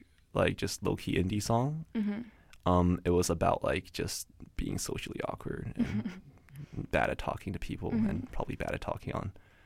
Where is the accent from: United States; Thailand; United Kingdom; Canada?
Canada; Alberta; I'm from Alberta.